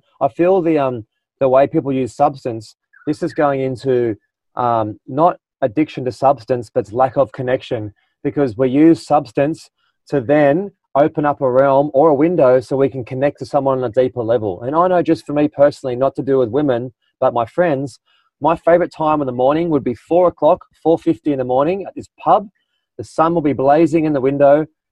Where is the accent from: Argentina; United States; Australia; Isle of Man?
Australia; I came from Australia